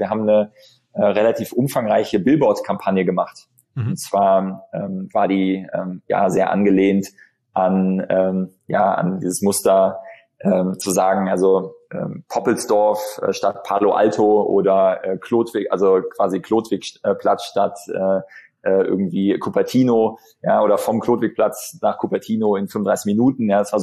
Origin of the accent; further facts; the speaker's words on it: Bonn, North Rhine-Westphalia, Germany; Ich bin Bonner, ja. Ich bin in Bonn geboren hier